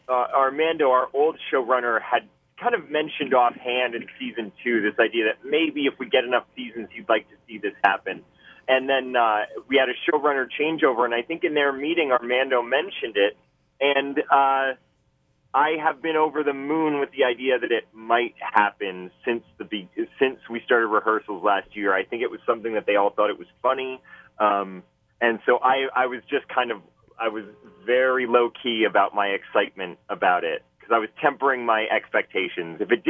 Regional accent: Maine, United States; the writers who know I'm from Maine made me make fun of Maine in that stump speech

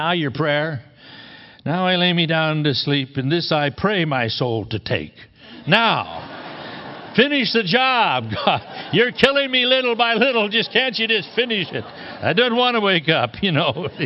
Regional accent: West Coast, United States; I grew up on the West Coast and we did a lot of surfing. I didn't live that far from the ocean.

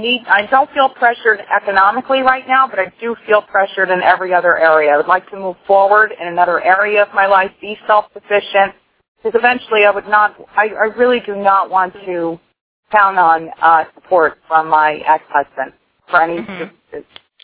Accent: New Jersey, United States; I'm from New Jersey.

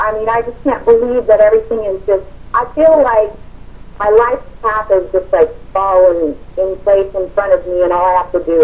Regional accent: Amarillo, Texas, United States; I'm from Amarillo, Texas.

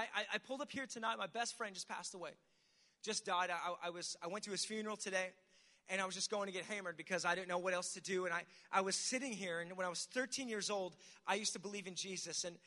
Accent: Pennsylvania, United States; Again, as I said, I'm from Pennsylvania. And in Pennsylvania, we've got a lot of like caves, mountains.

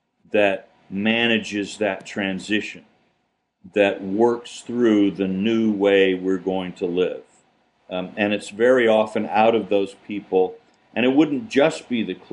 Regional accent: South Carolina, United States; born there; moved away; I was born in South Carolina. That's really kind of, I think about things as a Southerner, even though I've been living in the North most of my life.

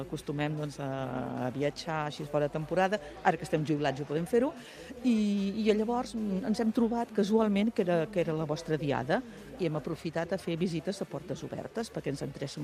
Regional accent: Terrassa, Catalonia, Spain; Som de Barcelona, som de Terrassa, nosaltres.

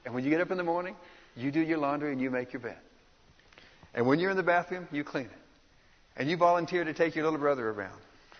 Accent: Dallas, Texas, United States; I was raised in Dallas.

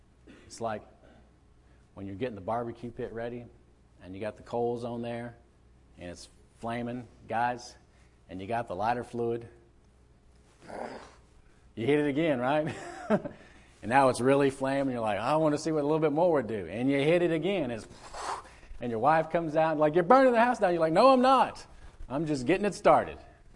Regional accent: Humble, Texas, United States; born there; I always thought I was born in Houston. I was born in Humble.

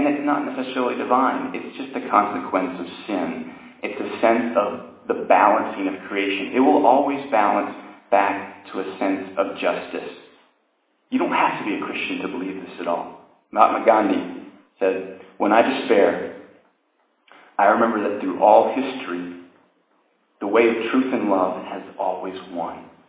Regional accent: Pennsylvania, United States; also born or lived in Greenville, South Carolina; I was born in the South and only stayed here until the age of two, and grew up mostly in Pennsylvania, and that's what happened to my accent for the most part. But when I was in fifth grade, I moved back

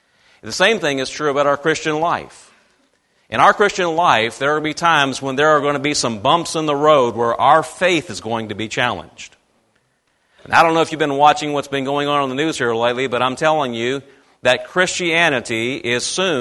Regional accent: Louisiana, United States; when I grew up in the military. My dad was in the military for 26 years, and I am originally from Louisiana.

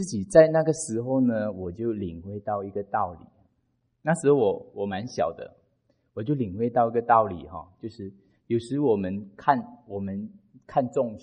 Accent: Malaysia; 因为我是马来西亚那边哈

